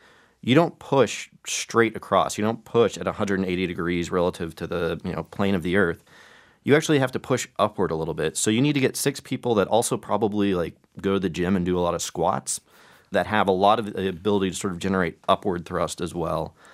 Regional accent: Oklahoma, United States; born or raised there

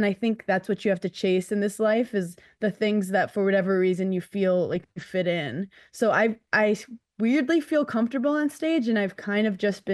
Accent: New York City, New York, United States; And like, I'm 33 from New York City. I just got my driver's license last week.

